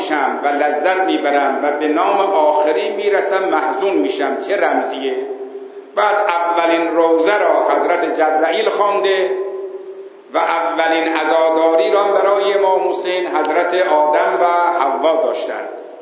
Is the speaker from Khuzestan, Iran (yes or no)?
no; Sabzevar, Razavi Khorasan, Iran; ما هم گفتیم بابا ما اسمن قزوینی هستیم ولی واقعی ما اهل سرزوار مشهدیم، ما ترس نداریم.